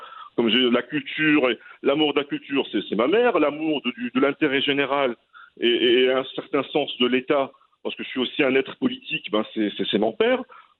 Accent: El Jadida, Casablanca-Settat, Morocco; Quand j'ai grandi, moi, à Jdida, dans les années 80, c'était autre chose.

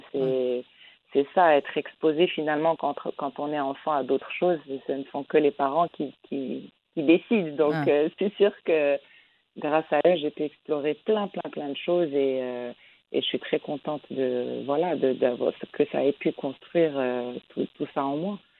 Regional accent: Rabat, Rabat-Salé-Kénitra, Morocco; je viens de Rabat

